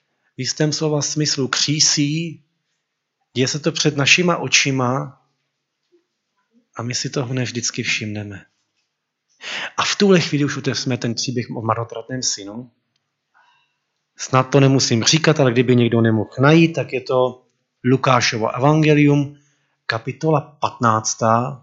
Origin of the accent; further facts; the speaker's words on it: Bohemia, Czechia; now in Moravia, Czechia; Já jsem z Čech a tam není zvykem, aby se na parte dávala fotografie.